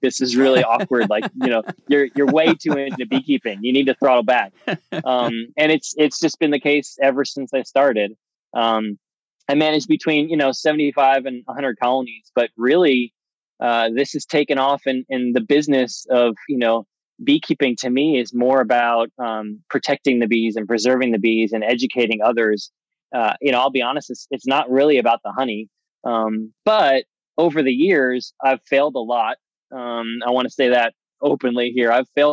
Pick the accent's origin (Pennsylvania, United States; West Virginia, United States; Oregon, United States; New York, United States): New York, United States; So I'm from New York and I grew up in a family of actors.